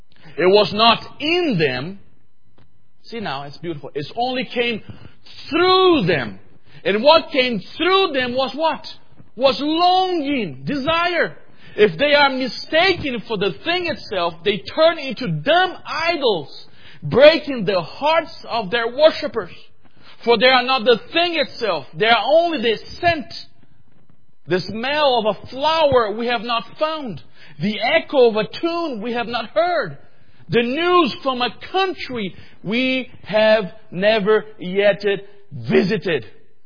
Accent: Brazil; When I come here from Brazil, we don't have that kind of seasons that you guys have here.

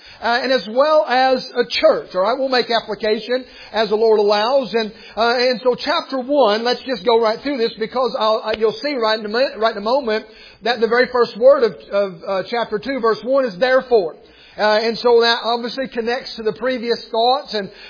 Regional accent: United States; As an American Christian, we have no idea what it's like to face that kind of decision.

